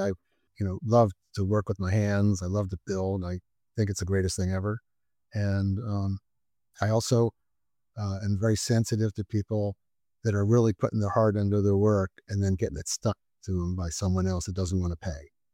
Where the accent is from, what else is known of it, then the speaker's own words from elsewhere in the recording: Philadelphia, Pennsylvania, United States; born there; moved away as an adult; now in California, United States; Well, you know, I was born in Philadelphia.